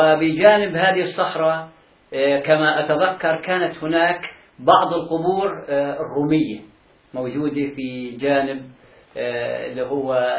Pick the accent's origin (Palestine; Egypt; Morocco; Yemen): Palestine; Kawkaba, Gaza; طبعا قريتي اسمها كوكبة. من قضاء غزة.